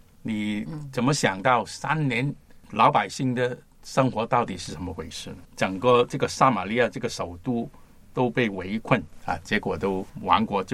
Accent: Guangdong, China; 我是广东人

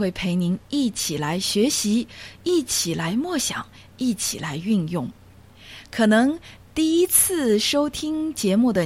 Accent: China; 到底灵修跟我们人类、跟我们基督徒、跟我们中国人有什么关系。

